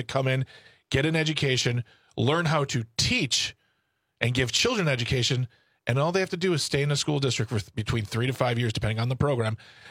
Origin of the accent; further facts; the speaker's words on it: United States; I mean, I'm an American white male.